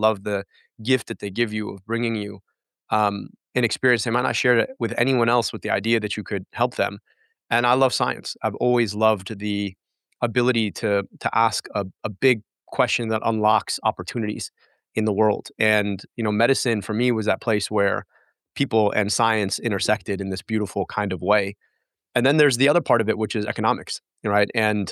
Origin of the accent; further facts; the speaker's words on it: Michigan, United States; I could go 15 minutes from where I grew up in Oakland County, just outside the city of Detroit.